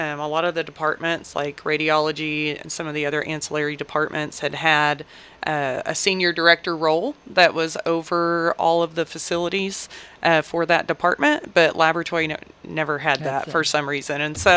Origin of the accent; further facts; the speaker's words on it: Tahlequah, Oklahoma, United States; So I grew up in Tahlequah. I've been there pretty much my whole life. Moved there, I think I was 3, so pretty much forever.